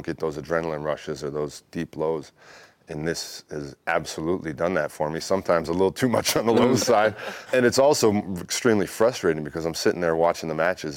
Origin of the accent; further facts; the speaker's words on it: Wisconsin, United States; I'm from Wisconsin, so like Green Bay, you know, it's not a major city